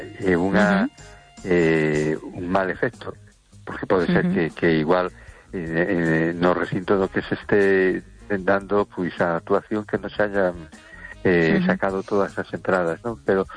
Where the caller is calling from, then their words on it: A Coruña, Galicia, Spain; de Coruña.